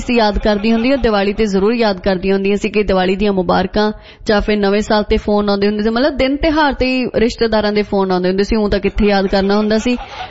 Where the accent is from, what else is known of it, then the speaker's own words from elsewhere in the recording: Ludhiana, Punjab, India; ਬਾਈ ਜੀ ਮੈਂ ਵੀ ਲੁਧਿਆਣੇ ਤੋਂ ਹੀ ਹਾਂ।